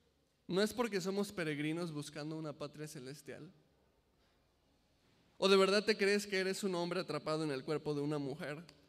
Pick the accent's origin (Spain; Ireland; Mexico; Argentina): Mexico; Mexico City; más allá de identificarme como mexicano o chilango, ¿no?, en mi caso, que soy del DF, o veracruzano